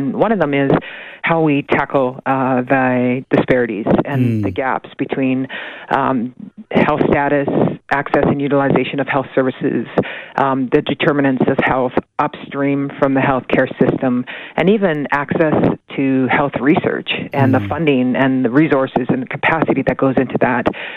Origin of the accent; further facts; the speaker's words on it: Ontario, Canada; but we're a long way from Toronto in Ontario. But currently I'm living up in northern British Columbia, which is the most westerly province in Canada.